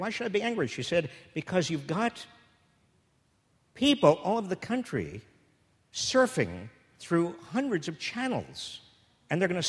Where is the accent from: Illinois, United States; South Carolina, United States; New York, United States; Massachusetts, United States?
Massachusetts, United States; Well, you see, I'm from Massachusetts, and we're all under 5 feet tall.